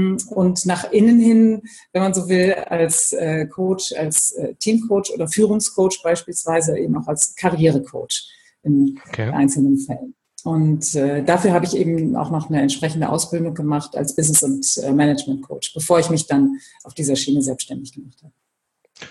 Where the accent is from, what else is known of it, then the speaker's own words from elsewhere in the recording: Bremen, Germany; also born or lived in Brussels / Frankfurt / Hamburg; über Hamburg dann wieder nach Bremen gekommen. Also bin meiner Heimat treu geblieben.